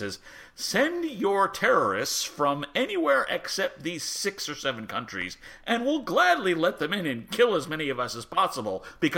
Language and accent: English; New Jersey, United States; For as much as everyone loves to beat up on my home state of New Jersey, New Jersey actually allowed women.